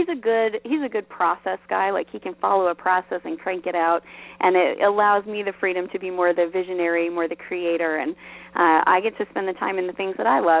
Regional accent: West Coast, United States; also born or lived in California / Idaho / Utah / Oregon; now in Pendergrass, United States; I'm originally a West Coast girl, so I grew up in California, Idaho, Utah, Oregon, and this summer just moved my family out into the middle of nowhere, North Georgia.

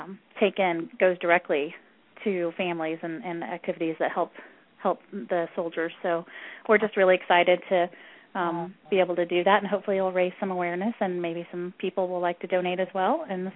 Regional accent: Kansas City, United States; Yeah, I grew up in Kansas City, actually. And I live about 30 minutes from there now.

